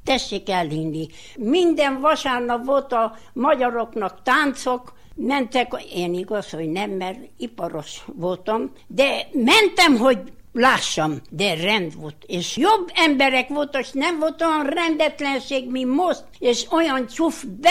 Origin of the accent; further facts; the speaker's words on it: Kükülővár, Alba County, Romania; Én itt születtem, ha Jóisten úgy akarja, itt halljak meg, hogy itt temessenek el.